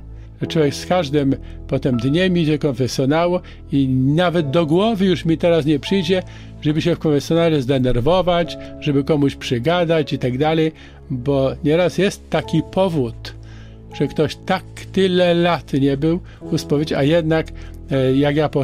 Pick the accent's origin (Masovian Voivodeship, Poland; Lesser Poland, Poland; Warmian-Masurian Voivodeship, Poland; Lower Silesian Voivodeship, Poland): Lesser Poland, Poland; a moja wioska jest tuż pod Tuchowem